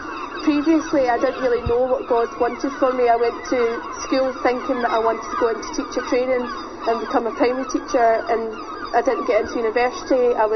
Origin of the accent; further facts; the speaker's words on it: Shotts, Scotland, United Kingdom; now in Arbroath, United Kingdom; I'm from Shotts in North Lanarkshire, and I'm staying in Arbroath for the year. I was brought up in the church.